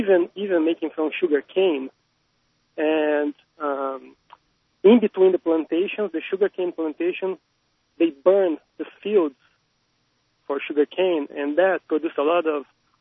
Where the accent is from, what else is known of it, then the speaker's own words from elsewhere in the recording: Brazil; now in San Diego, United States; I'm from Brazil, and we've been using ethanol since the 80s, and it helped us to be to not buy any oil from other countries